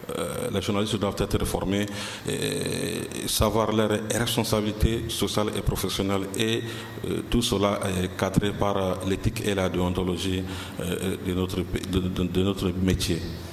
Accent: Mali; nous sommes d'abord des Maliens

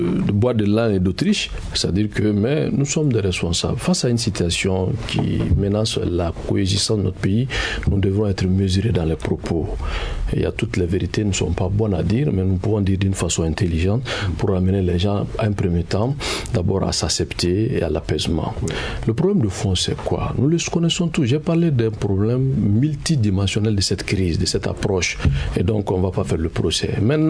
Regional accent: Mali; Je suis un Malien, je suis un musulman, je suis un responsable religieux.

